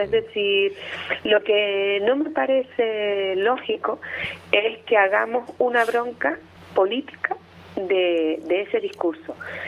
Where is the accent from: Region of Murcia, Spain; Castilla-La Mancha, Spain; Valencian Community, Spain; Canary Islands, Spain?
Canary Islands, Spain; Los que estamos a 2.000 kilómetros del continente somos canarias, ellos están apenas a 100.